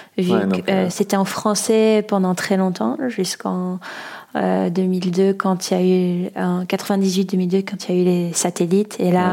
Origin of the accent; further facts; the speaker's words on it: Beirut, Beirut Governorate, Lebanon; quand je disais que je venais de Beyrouth, que j'ai grandi à Beyrouth, on comprenait pas d'où je venais